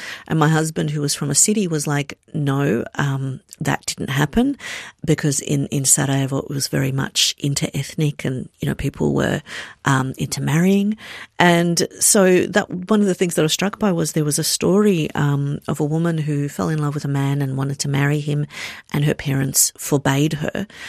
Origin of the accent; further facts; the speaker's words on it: St Albans, Victoria, Australia; I'm Bosnian. And they're like, oh, so you were born in Bosnia. No, I was born in Australia. Oh, so you're Australian. Then I tried once, I'm Australian Bosnian. And they're like, which one of your parents is Australian? Which one is Bosnian? And then I got a bit stroppy where it's like, where are you from? St. Albans.